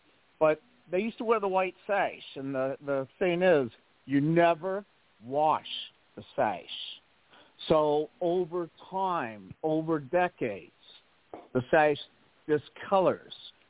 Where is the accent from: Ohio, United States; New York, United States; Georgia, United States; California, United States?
Ohio, United States; I grew up in Ohio, just a country boy.